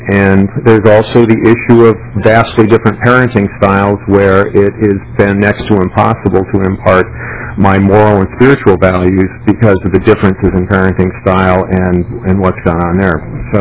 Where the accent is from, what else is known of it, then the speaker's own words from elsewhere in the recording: St. Cloud, Minnesota, United States; I'm from St. Cloud, Minnesota.